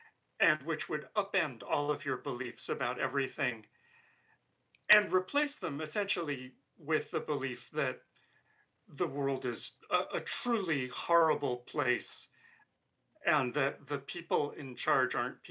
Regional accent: New York, United States; And for a teenage boy growing up in New York in that time, that revelation rang strangely true.

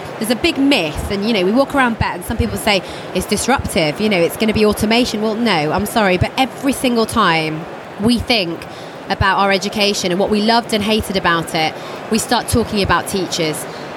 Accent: United Kingdom; I care about Britain, I'm British, and I want all kids to be on

